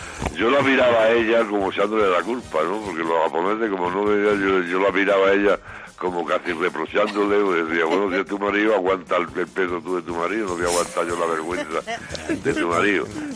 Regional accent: Granada, Andalusia, Spain; Tenía un socio que, bueno, fuimos un día a Córdoba. Yo soy de Granada.

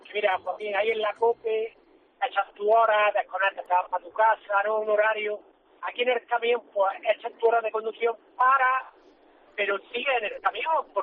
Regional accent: Motril, Andalusia, Spain; born or raised there

